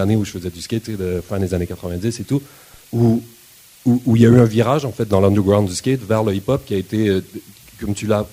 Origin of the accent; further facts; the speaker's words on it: Montreal, Quebec, Canada; Et chez nous à Montréal récemment